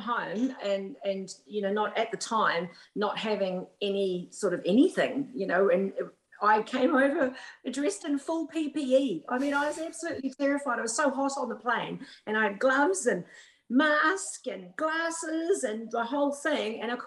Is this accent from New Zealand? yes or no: yes; New Zealand; also born or lived in London; And especially being a Kiwi too, like some of the things we come out